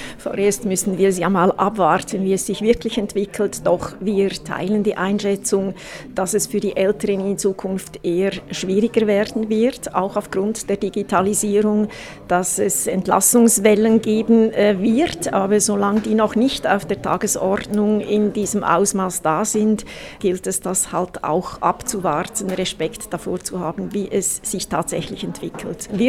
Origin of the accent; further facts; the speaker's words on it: Switzerland; ich glaube, das müssen wir als Schweizer besonders innen auch lernen